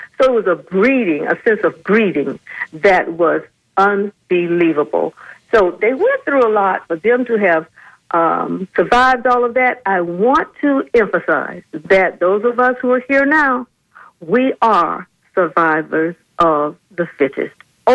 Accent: Tampa, Florida, United States; born there; And I was born here in Tampa.

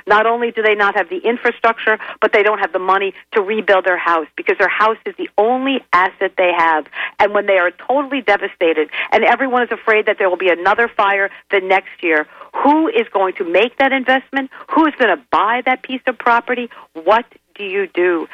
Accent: Brooklyn, New York, United States; born there; But where I was born in Bay Ridge, Brooklyn, there were more Norwegians than in Oslo, Norway.

